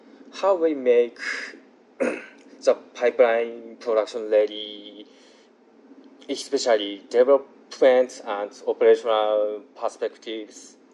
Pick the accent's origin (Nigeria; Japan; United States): Japan; English is a second language; I'm from Japan